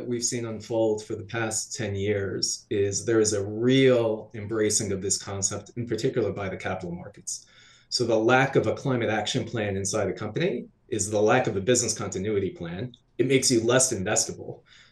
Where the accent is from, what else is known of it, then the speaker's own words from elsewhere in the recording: Connecticut, United States; So here in the U.S. and in my hometown of Connecticut now, we just raised the redemption rate from 5 cents to 10 cents.